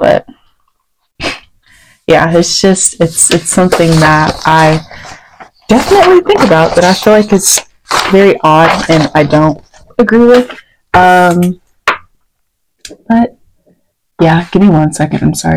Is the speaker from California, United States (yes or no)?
no; Texas, United States; also born or lived in Virginia; Also, fun fact, I was born in Virginia but raised in Texas, so I have love for both states.